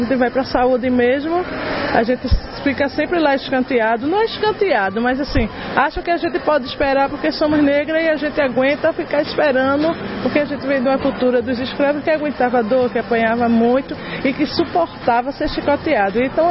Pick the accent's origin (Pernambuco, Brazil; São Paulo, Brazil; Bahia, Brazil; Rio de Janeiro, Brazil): Pernambuco, Brazil; Olinda; eu sou de Olinda, estou como coordenadora da mulher em Olinda.